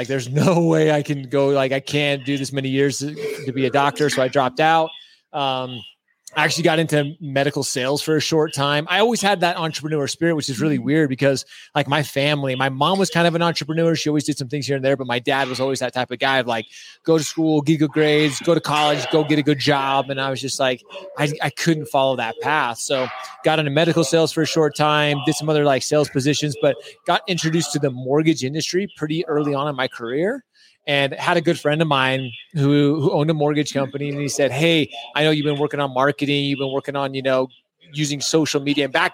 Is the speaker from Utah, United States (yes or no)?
yes; Utah, United States; I grew up here in Utah. I grew up in the mountains of Utah. I live up in the Heber area.